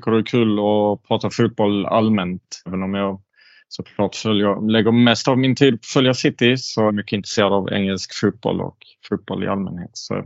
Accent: Sweden; Så Jag kan ju bara svara då som svensk eller som utlänning i Manchester-supportrarnas ögon.

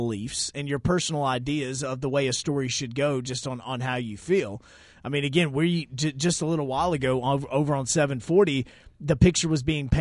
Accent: Huntsville, Alabama, United States; I mean, again, I come from Huntsville, okay? I come from the place where he started using steroids, okay?

